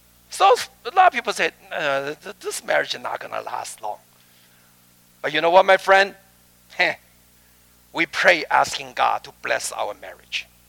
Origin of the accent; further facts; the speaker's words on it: Hong Kong; I came from Hong Kong, a city boy.